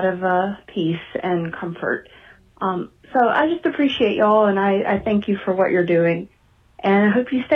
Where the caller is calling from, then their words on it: Memphis, Tennessee, United States; I'm calling from Memphis, Tennessee.